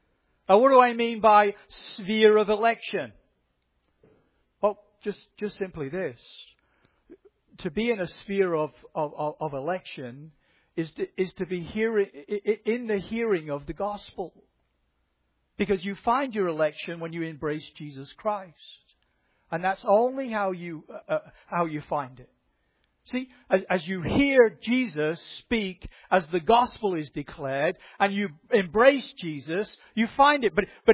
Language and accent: English; Scotland, United Kingdom; Being Scottish is disadvantageous because we've suffered 300 years of pain at the hands of the English.